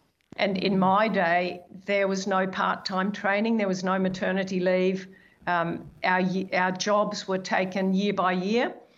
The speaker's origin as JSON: {"language": "English", "town": "Melbourne", "region": "Victoria", "country": "Australia", "tie": "born or raised there", "also_born_or_lived": "Oxford, United Kingdom", "said": "they brought me back to Australia when I was about three. And I've grown up in Melbourne and been here virtually the rest of my life, except for another small stint in the UK when my husband and I were doing some training in London."}